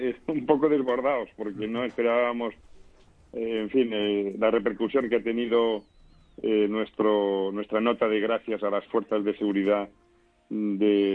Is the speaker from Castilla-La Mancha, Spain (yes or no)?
no; Catalonia, Spain; now in Madrid, Spain; Yo soy catalán, como tú sabes, vivo en Madrid hace 50 años.